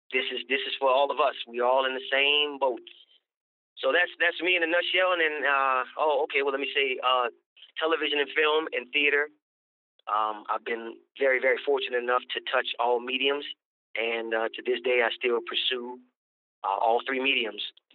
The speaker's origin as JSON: {"language": "English", "town": "New Orleans", "region": "Louisiana", "country": "United States", "said": "I'm from New Orleans, Louisiana, and I am an actor, producer, lover of the arts"}